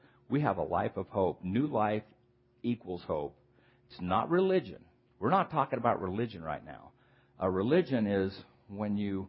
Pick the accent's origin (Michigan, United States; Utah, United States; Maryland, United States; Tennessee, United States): Utah, United States; Salt Lake City; And I grew up in Salt Lake City back in the 60s and 70s.